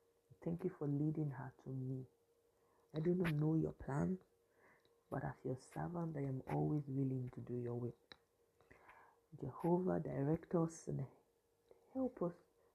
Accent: Port Harcourt, Rivers, Nigeria; also born or lived in Ondo State; I told him I'm from Ondo State, but I grew up in Port Harcourt.

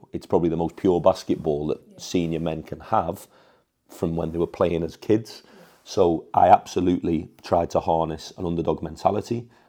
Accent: Runcorn, North West England, United Kingdom; British German family. I'm from Runcorn originally, and the other side of Runcorn is a town called Widnes.

